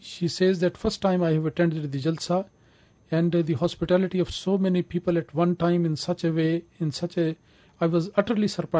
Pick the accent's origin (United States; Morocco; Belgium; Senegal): Morocco; And I am a lady from Morocco